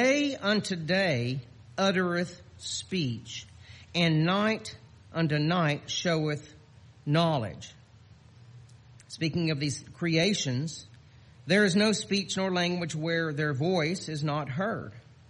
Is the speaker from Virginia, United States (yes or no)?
no; Houston, Texas, United States; I was from Houston.